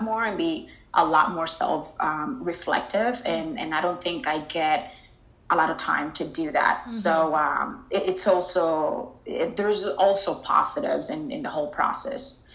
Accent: Dominican Republic; English is a second language; now in United States; Yeah, so I grew up in Dominican Republic

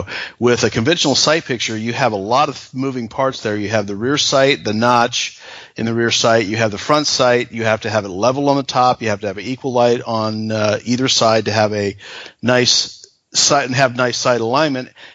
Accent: Florida, United States; I spent most of my youth in Florida, so I'm used to the heat and the humidity.

